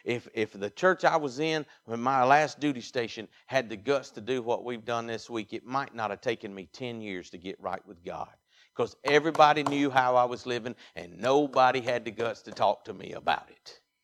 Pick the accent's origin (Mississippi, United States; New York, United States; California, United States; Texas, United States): Mississippi, United States; Man spoke English better than I do. I'm from Mississippi.